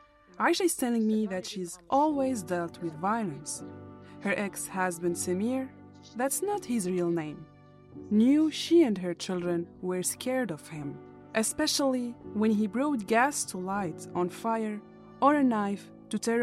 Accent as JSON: {"language": "English", "country": "Tunisia", "second_language": "English", "moved": "as an adult", "lives_now": "United States", "said": "I'm from Tunisia, but studying journalism in the US."}